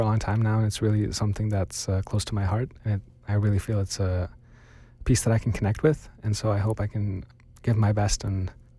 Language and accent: English; Toronto, Ontario, Canada; I'm from Toronto, Canada, and I am 19 years old.